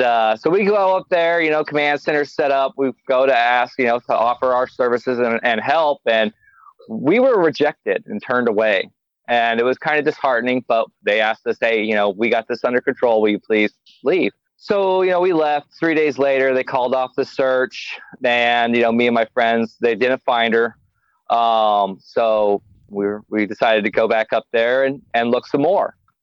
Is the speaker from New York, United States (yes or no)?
no; California, United States; born there; Well, in the 80s, I was born in California. We moved around a lot.